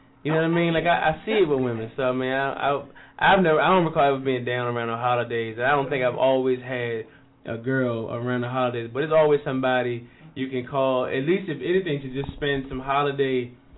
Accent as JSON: {"language": "English", "town": "Richmond", "region": "Virginia", "country": "United States", "tie": "born or raised there", "said": "this will make its way back to my hometown, Richmond."}